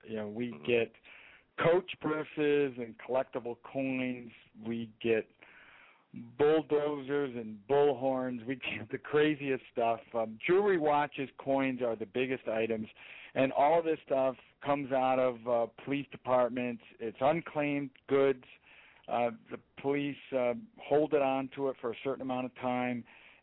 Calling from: Frederick, Maryland, United States; I'm calling in from Frederick, Maryland.

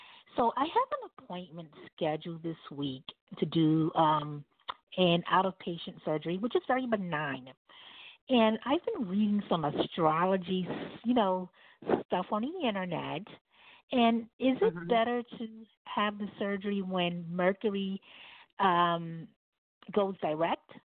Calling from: Brooklyn, New York, United States; I'm calling from Brooklyn, New York.

